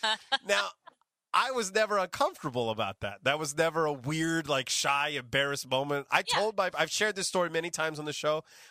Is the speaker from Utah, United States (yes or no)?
no; Modesto, California, United States; That's still there in Modesto, California, my hometown.